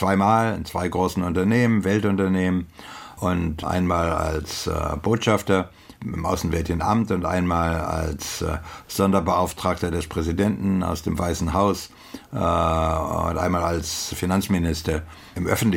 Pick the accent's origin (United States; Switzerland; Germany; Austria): United States; Also ich bin Amerikaner, da ist gar keine Rede.